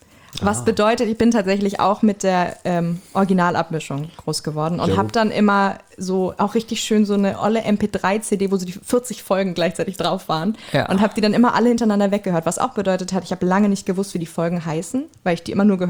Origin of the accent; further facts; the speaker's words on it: Lower Saxony, Germany; moved away as an adult; ich habe in Darmstadt studiert und ich habe vorher... Bevor ich da hingezogen bin aus Niedersachsen